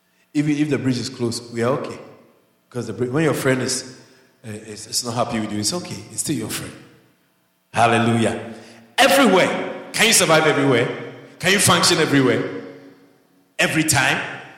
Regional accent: Ghana; born there; I was born in Ghana, and there's something that we there's a word we use in Ghana when your father is a rich man.

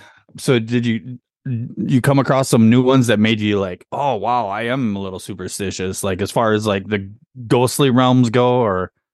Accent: Wisconsin, United States; But you got to remember, I grew up in Wisconsin.

